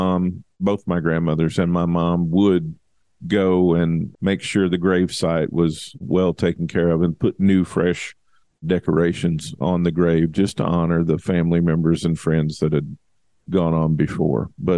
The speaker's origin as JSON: {"language": "English", "region": "Kentucky", "country": "United States", "tie": "born or raised there", "said": "The previous couple of generations, where I grew up in Kentucky at least, went to redecorate and rememorialize the graves of family members and friends"}